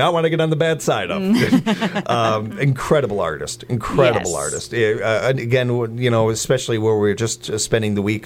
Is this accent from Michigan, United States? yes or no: no; Chicago, Illinois, United States; I will say the same thing for those that want to yell at me because I'm a Chicagoan.